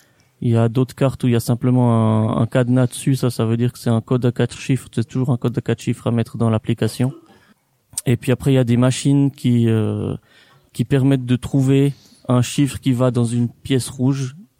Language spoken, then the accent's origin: French; Switzerland; comme je viens de Suisse